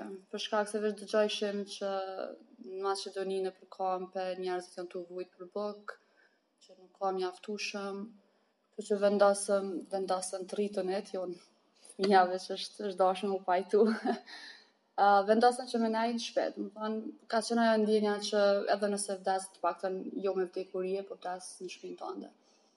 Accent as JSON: {"language": "Albanian", "town": "Tirana", "region": "Tirana County", "country": "Albania", "lives_now": "Pristina, Kosovo", "said": "tash jam 30 vjeqë, jam nga Tirane, jam nga Tirane, tash jam zhvendosë në Prishtinë, jetoj, punoj në Prishtinë."}